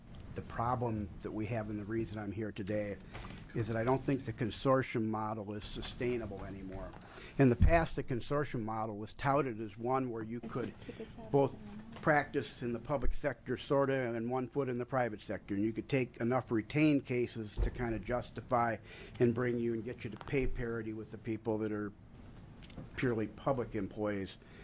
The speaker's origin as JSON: {"language": "English", "town": "Albany", "region": "Oregon", "country": "United States", "said": "I'm from Albany."}